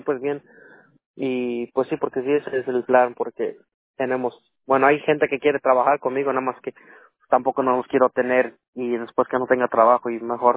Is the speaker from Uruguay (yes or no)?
no; Toluca, State of Mexico, Mexico; born there; Este, en la, en la ciudad que nací.